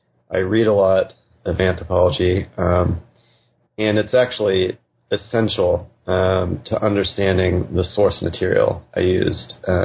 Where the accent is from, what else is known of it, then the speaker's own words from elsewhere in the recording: Texas, United States; I grew up in West Texas in the Panhandle, and I was always aware of the fact that I lived in Comanche country.